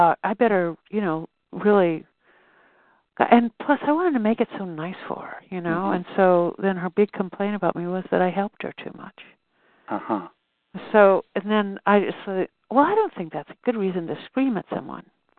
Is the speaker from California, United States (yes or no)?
yes; Mill Valley, California, United States; oddly enough, I'm also from Mill Valley.